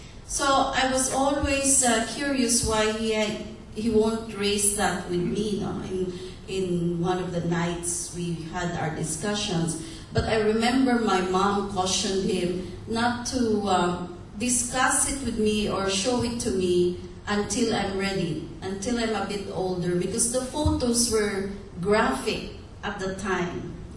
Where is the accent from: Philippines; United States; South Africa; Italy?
Philippines; Negros Island Region; I was in the province, I'm from Negros